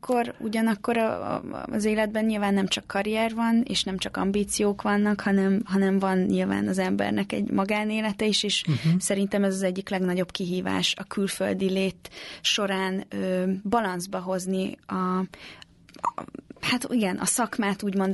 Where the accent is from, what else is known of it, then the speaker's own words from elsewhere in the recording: Hungary; Mint magyar, tehát hogy azért, mert magyar vagyok.